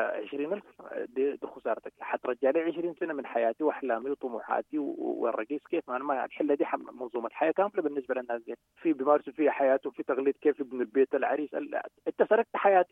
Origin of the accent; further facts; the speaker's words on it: Sudan; احنا كلنا كسودانيين نقول انه والله الحق في الحياه ده مفترض يكون ده اول الحق تعبر عنه في الدستور